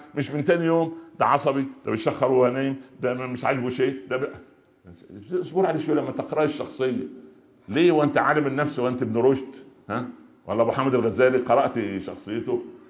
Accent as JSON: {"language": "Arabic", "region": "Upper Egypt", "country": "Egypt", "said": "عندنا في الصعيد"}